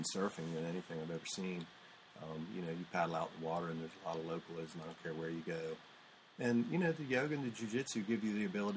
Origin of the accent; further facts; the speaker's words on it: Virginia Beach, Virginia, United States; I grew up in Virginia Beach, and I started surfing really young, but then my parents moved us probably about 5 miles from the beach